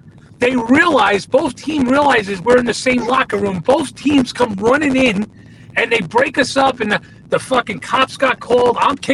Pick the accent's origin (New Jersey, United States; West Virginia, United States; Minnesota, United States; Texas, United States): New Jersey, United States; So that's how, growing up in New Jersey, when you see guys coming out of New Jersey, these guys paid their dues.